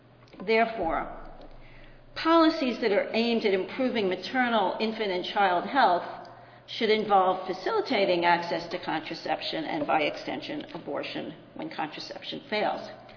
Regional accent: New York City, New York, United States; I come from New York City. There are lots of hospitals, but in many parts of the country, there aren't.

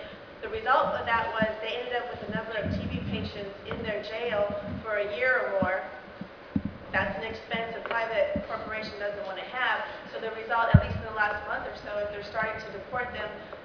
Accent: Texas, United States; I'm from Texas, and in a couple of our correctional facilities on the border that are privately run

